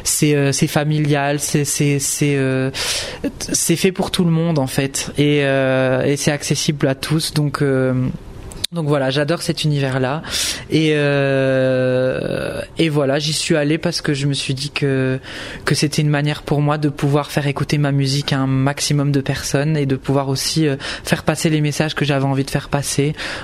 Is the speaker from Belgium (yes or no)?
yes; Belgium; chez nous en Belgique.